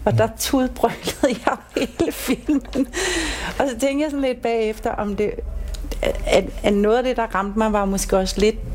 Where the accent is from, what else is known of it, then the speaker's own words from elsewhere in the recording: Copenhagen, Capital Region of Denmark, Denmark; Jeg var københavner, det blev jeg drillet lidt med i starten, ikke? Og mit sprog var lidt anderledes.